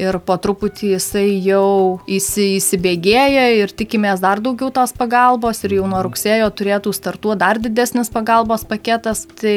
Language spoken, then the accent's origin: Lithuanian; Alytus, Alytus County, Lithuania; Alytus yra mano gimtasis miestas, tai yra miestas, kurį labiausiai myliu